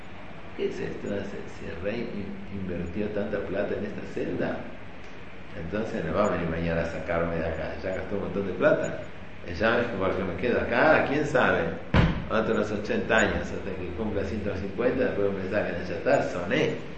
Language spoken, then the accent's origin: Spanish; Argentina; born there; Yo no soy argentino. Nací en Argentina, sí. No soy argentino, la esencia argentina.